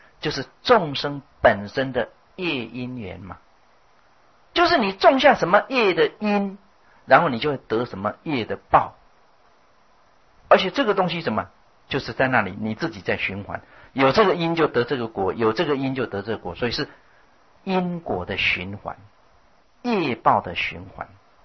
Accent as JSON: {"language": "Chinese", "country": "China", "said": "就是守城门的那个门神，就是我们中国人讲的城隍爷"}